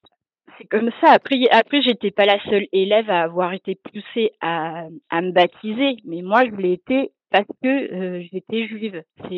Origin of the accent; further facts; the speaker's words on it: Normandy, France; moi, j'étais en Normandie, et donc la Seconde Guerre mondiale, c'est omniprésent donc là où j'ai grandi, c'est omniprésent tout le temps, toute l'année.